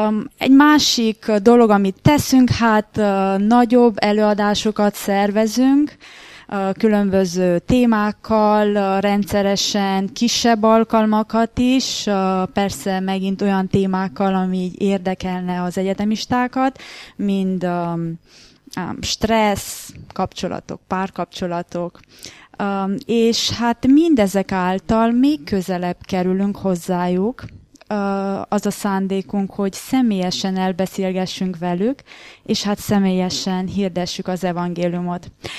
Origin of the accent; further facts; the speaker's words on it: Cluj-Napoca, Cluj County, Romania; ahogy a testvér is mondta, és Kolozsvárról jöttem